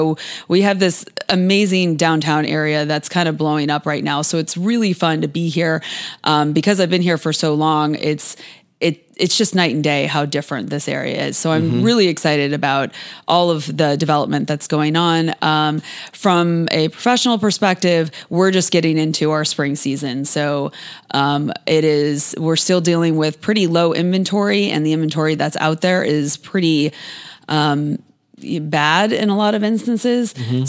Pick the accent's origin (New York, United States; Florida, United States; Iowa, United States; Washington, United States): Florida, United States; Fort Myers; Well, my maiden name was … I grew up in Fort Myers, so I was a huge football fan. It was the 80s in Florida